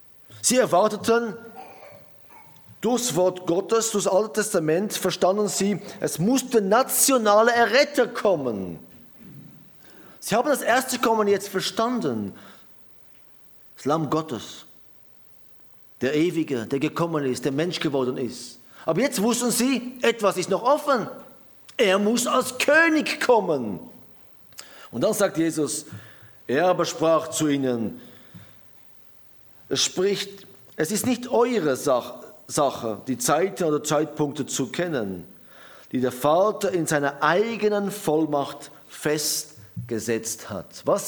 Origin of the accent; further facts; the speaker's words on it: Israel; Und die meisten von euch wissen, ich bin ja in Israel aufgewachsen.